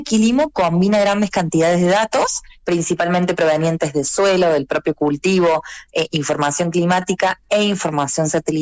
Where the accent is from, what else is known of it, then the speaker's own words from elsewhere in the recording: Argentina; now in Santiago, Chile; yo soy argentina, pero vivo en Chile, así que estamos acá, es uno de nuestros países foco, así que estoy acá radicada en Santiago.